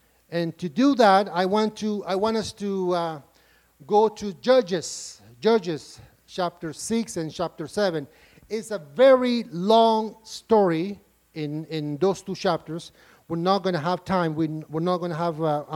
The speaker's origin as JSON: {"language": "English", "country": "Nicaragua", "said": "I come from Nicaragua, as many of you know. And my people, we are under a dictatorship."}